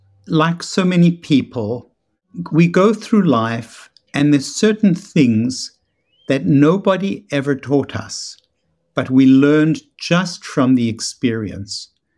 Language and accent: English; South Africa; moved away as an adult; now in United States; Youth, which is growing up in South Africa. Adulthood, which was arriving in America.